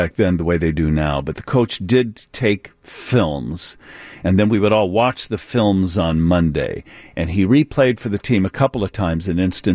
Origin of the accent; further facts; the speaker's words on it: Joliet, Illinois, United States; I'm from Joliet, and I always thought Joliet Catholic won the most games.